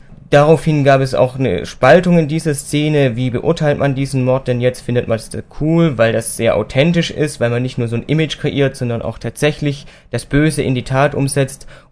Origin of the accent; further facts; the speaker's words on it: Cologne, North Rhine-Westphalia, Germany; ich komme aus Köln